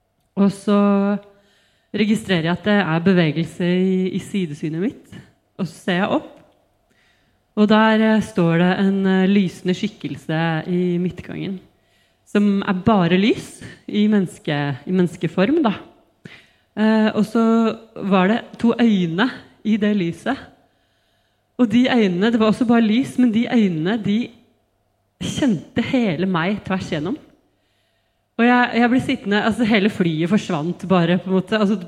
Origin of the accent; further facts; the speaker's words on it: Oslo, Norway; Jeg er 39 år. Jeg har vokst opp i Oslo. Jeg er sykepleier.